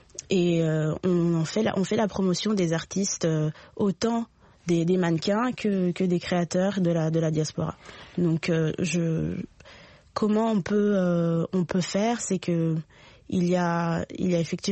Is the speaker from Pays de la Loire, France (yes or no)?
no; Paris, Île-de-France, France; moi je viens de Paris et c'est vrai que c'est un fief.